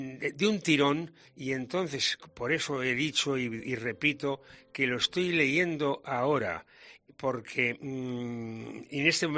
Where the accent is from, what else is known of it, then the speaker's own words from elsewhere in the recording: Spain; Recorrer América, presumo, como todo español, que antes se tenía gala el haber estado en América.